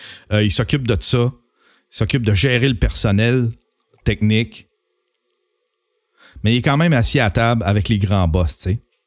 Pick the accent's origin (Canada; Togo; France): Canada; Ça a été le pire président, selon moi, en tant que Canadien, là.